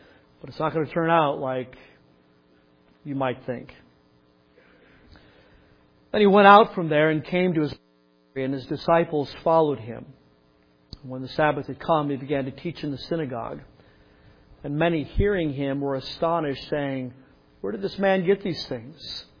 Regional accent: Chicago, Illinois, United States; Some of you, you grew up in someplace else, like Brenda and me. We grew up in Chicago.

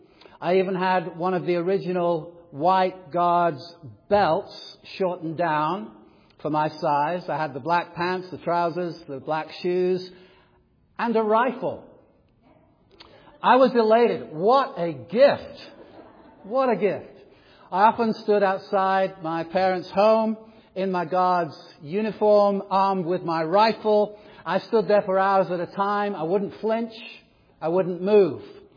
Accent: England, United Kingdom; As you may know, I grew up in England

